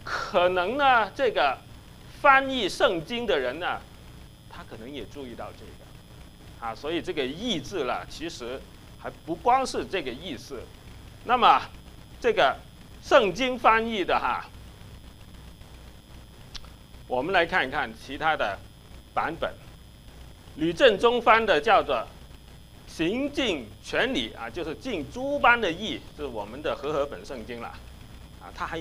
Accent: China; 我们中国人刚才说的那个礼字

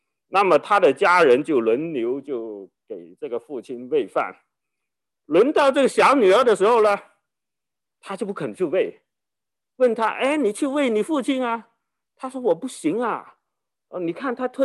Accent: Guangdong, China; 就是我们广东人就是说，假如我们空手去见人呢，就拿着两把香蕉

